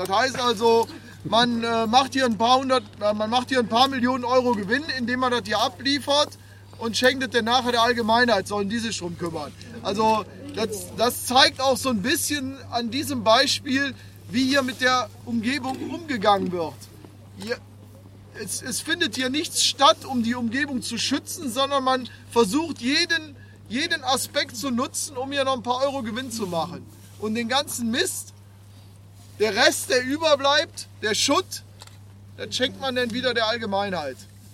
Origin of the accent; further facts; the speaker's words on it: Kuckum, North Rhine-Westphalia, Germany; born there; Ich bin hier geboren, mein Opa ist hier geboren, väterlicherseits komme ich dann eher aus Hochneukirch, aber meine Familie ist hier in Kuckum viele Jahre, Jahrzehnte verwurzelt.